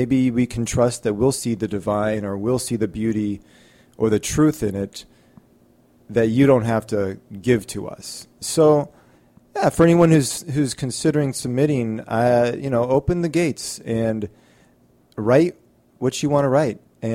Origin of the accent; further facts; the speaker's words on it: Omaha, Nebraska, United States; So I grew up in Omaha, Nebraska, and I went to Jesuit high school and Jesuit college, to Marquette University